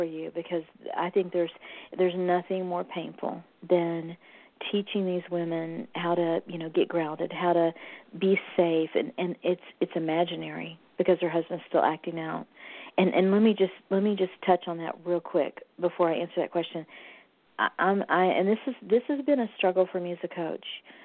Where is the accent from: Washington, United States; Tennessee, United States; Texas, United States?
Texas, United States; I'm from Texas, so we call it a niche, but I know you guys call it a niche.